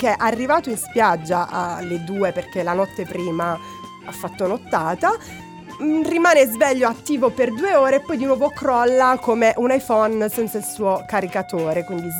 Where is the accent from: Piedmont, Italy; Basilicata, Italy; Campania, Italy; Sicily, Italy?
Basilicata, Italy; Giusto, viva la Basilicata da una lucana.